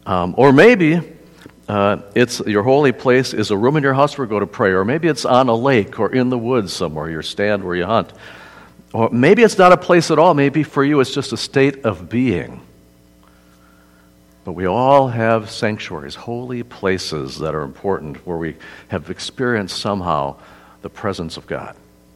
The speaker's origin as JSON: {"language": "English", "town": "Eau Claire", "region": "Wisconsin", "country": "United States", "tie": "born or raised there", "said": "The church I grew up in Eau Claire, Wisconsin, Grace Lutheran Church, has a children's chapel"}